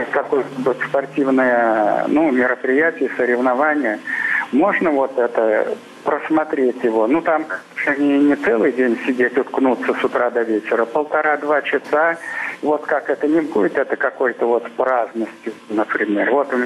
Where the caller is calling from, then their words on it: Ufa, Bashkortostan, Russia; я звоню из Уфы.